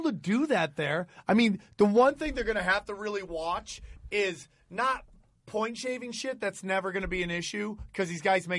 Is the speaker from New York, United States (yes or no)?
yes; Niagara Falls, New York, United States; born there; I was born Niagara in Falls? Niagara Falls.